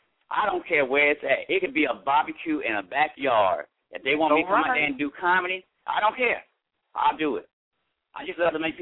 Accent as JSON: {"language": "English", "town": "Milledgeville", "region": "Georgia", "country": "United States", "said": "Milledgeville, Georgia. It's like 36 miles from Macon, Georgia. It's about 150 miles from Atlanta, Georgia."}